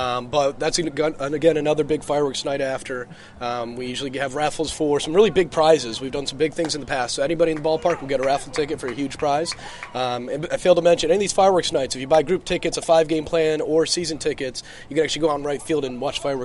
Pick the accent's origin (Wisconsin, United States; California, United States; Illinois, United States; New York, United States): Illinois, United States; Naperville; moved away as an adult; now in Florida, United States; originally I grew up in Naperville, Illinois, right outside of Chicago.